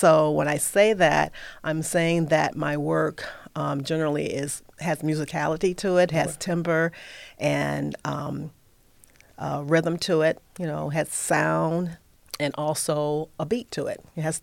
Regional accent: Toledo, Ohio, United States; I am born and raised in Toledo, so I'm a Toledoan.

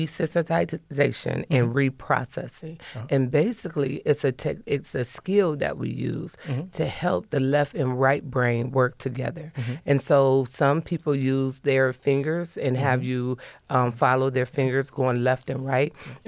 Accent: Toledo, Ohio, United States; Yeah, so I am born and raised in Toledo, Ohio.

